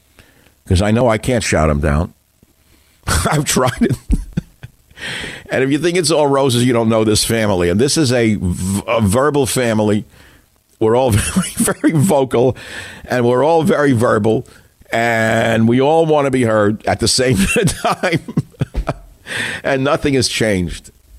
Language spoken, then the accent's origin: English; Queens, New York, United States; We're both from Queens.